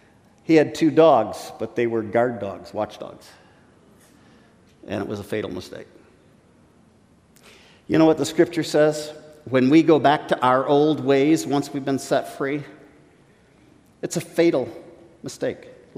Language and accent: English; United States; Many of us growing up in America, we have had the privilege of living in the most dominant nation on earth in our lifetimes.